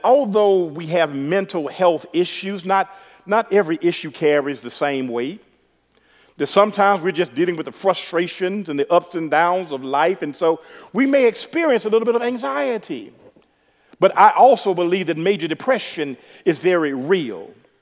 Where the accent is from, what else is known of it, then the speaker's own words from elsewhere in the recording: the South, United States; I'm from the South, y'all.